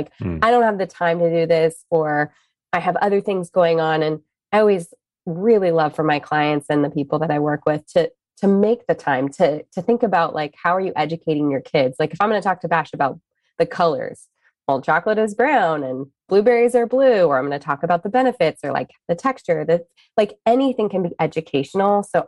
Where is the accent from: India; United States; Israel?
United States; California; I grew up in SoCal, right? So I didn't have the culinary explosion that you grew up with.